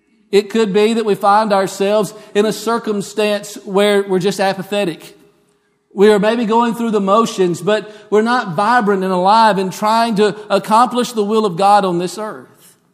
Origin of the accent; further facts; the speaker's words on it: Oxford, Mississippi, United States; born there; also born or lived in Hawkinsville, United States / Rockmart, United States / Barrickville, United States; I was born in 1970 in Oxford, Mississippi. My dad was preaching in Yallabusha County. Moved to Hawkinsville, Georgia, not long after that. And then a few years later, moved to Rockmart, Georgia.